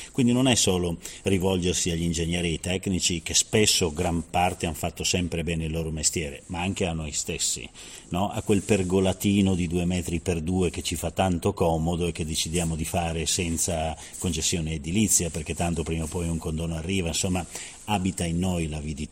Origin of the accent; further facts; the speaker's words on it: Friuli-Venezia Giulia, Italy; Beh, intanto io sono friulano e quindi sono nato un po' dopo, quindi, però diciamo che la zona di Erto e Casso, io sono proprio della provincia di Pordenone. È nella mia storia, è nelle mie radici